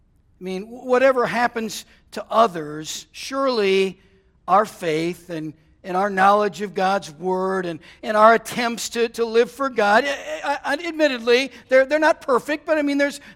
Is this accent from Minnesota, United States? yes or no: yes; Minnesota, United States; I used to do it when I was a kid, except I grew up in Minnesota where it gets really cold